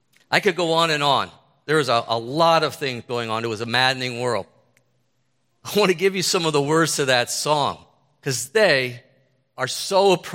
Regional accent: Allentown, Pennsylvania, United States; In the 1970s, growing up in Allentown, I was big into Motown, loved Motown music.

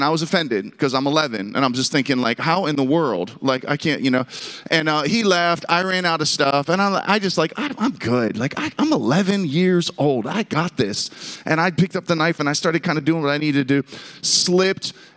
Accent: Pittsburgh, Pennsylvania, United States; So I grew up in Pittsburgh. That's where we're living again. I grew up in Pittsburgh, two older sisters, baby of the family.

